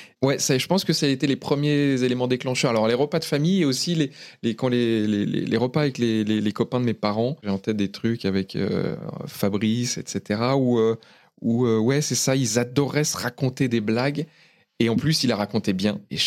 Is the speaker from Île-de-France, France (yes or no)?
yes; Roissy-en-Brie, Île-de-France, France; also born or lived in Nogent-sur-Marne; je suis né donc à Nogent-sur-Marne. J'ai grandi principalement à Roissy-en-Brie, en 77, à côté de Pont-au-Combo